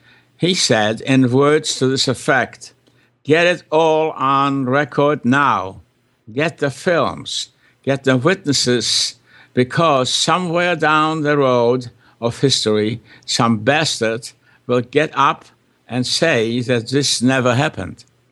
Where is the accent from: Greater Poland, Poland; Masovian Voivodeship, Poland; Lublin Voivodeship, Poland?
Lublin Voivodeship, Poland; I did that trip myself from my hometown to the next by train to the large town on the way to Robin was Lublin.